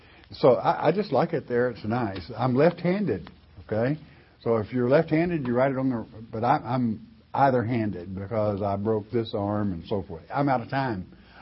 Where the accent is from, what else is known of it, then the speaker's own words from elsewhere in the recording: Oklahoma, United States; When I was a child, I grew up in what they call Tornado Alley, born and raised in Oklahoma.